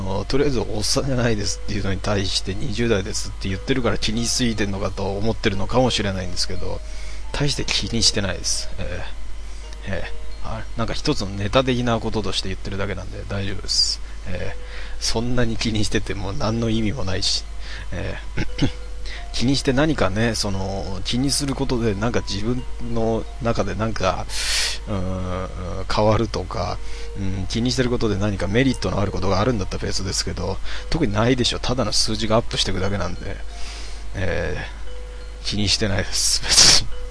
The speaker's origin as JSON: {"language": "Japanese", "region": "Kanagawa", "country": "Japan", "tie": "born or raised there", "said": "自分神奈川、普通に神奈川生まれで神奈川育ちですねずっと神奈川です"}